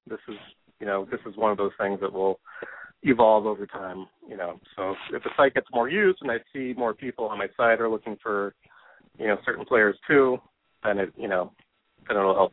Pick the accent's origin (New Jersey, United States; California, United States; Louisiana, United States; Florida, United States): California, United States; I grew up in the Bay Area originally